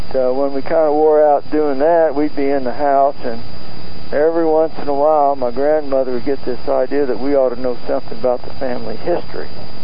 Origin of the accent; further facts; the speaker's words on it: Kansas City, Missouri, United States; born there; My older brother was born over there, and I was born in Kansas City.